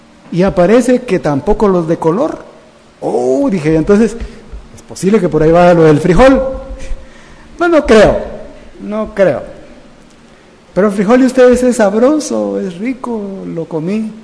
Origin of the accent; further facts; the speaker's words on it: Guatemala; born there; Me gusta Guatemala. Nací en Guatemala, me gustan los frijoles de Guatemala